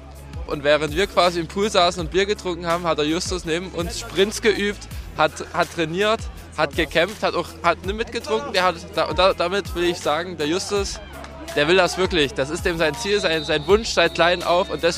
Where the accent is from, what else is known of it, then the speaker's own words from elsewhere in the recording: Pirna, Saxony, Germany; ich bin auch aus Pirna.